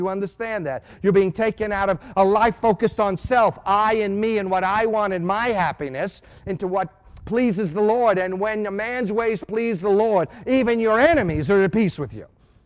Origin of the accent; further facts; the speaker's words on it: New York City, New York, United States; We grew up in New York City, you have to understand.